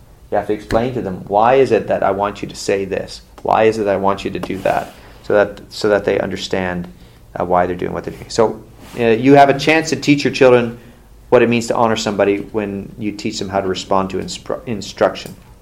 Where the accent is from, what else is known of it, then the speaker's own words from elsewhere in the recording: Toronto, Ontario, Canada; moved away as an adult; now in Mississippi, United States; Okay, we came from Toronto, Canada.